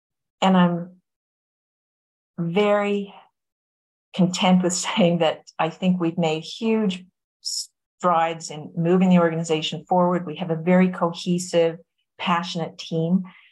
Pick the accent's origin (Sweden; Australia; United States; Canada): Canada; Newfoundland and Labrador; accent: Newfoundland, very Irish; I came from a very small town in Newfoundland with a very unique accent, very Irish.